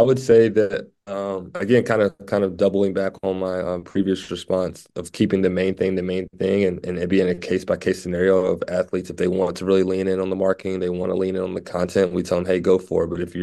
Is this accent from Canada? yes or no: no; Virginia, United States; whether that's saying I'm from Virginia and maybe they play Virginia Tech at some point